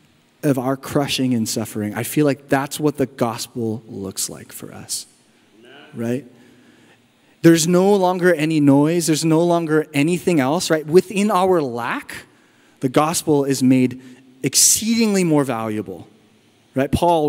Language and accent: English; California, United States; My family and I, we moved back to San Diego. I'm originally from Inland North County.